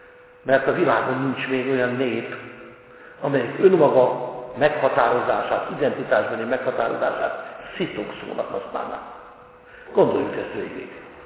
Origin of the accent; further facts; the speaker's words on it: Hungary; Mint ahogy mi magyarok vagyunk, pedig lehet, hogy itt ülnek olyan, akikben német vér folyik, vagy orosz, vagy zsidó, vagy francia, vagy szikány, vagy bármilyen.